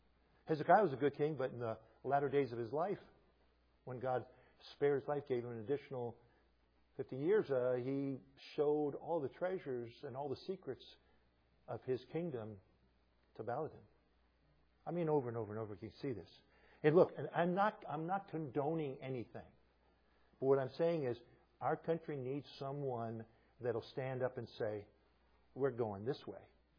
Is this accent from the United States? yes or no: yes; United States; I don't care. I'm an American.